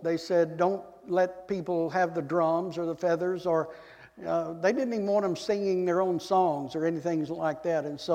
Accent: Texas, United States; accent: Texas twang; also born or lived in Georgia; Born and raised in Texas, I can't help it. This is the way I talk.

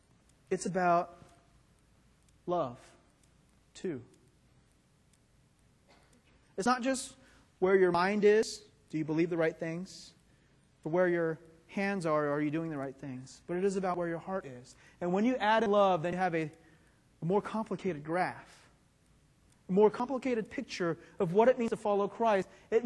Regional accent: Atlanta, Georgia, United States; we're here in North Atlanta, which is the south of the United States. Being born and raised in Atlanta, I experienced the Southern American church. I'm Presbyterian

